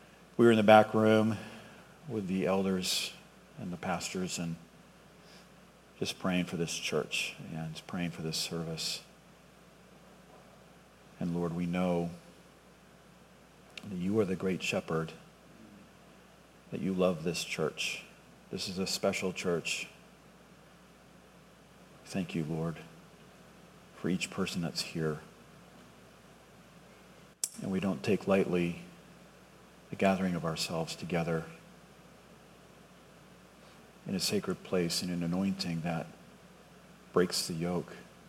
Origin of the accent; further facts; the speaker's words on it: Boston, Massachusetts, United States; now in Texas, United States; So I'm originally from Boston, the Boston area, and I hope that's not a deal breaker, but we got to Texas as quick as we could, as they say, right? So I've been here since 2016